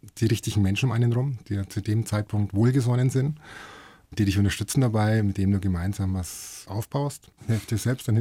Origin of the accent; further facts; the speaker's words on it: Hof, Bavaria, Germany; du weißt ja, ich komme aus Hof.